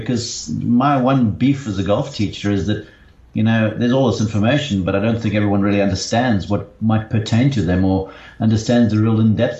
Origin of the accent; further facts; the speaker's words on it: Somerset West, Western Cape, South Africa; now in Columbus, United States; I grew up in Somerset West.